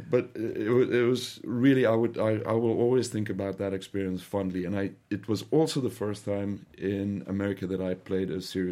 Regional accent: South Africa; first language Afrikaans; English is a second language; You know, this is working in my second language. So I'm first language Afrikaans speaker

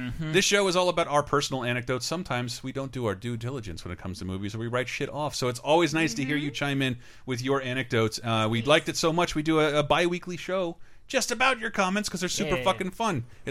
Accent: Batesville, Mississippi, United States; lived in my hometown, Batesville.

